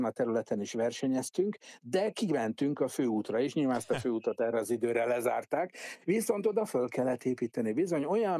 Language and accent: Hungarian; Hungary; nem csak én voltam ott magyarként, hanem a teljes időmérő és adatszolgáltató csapatom is magyar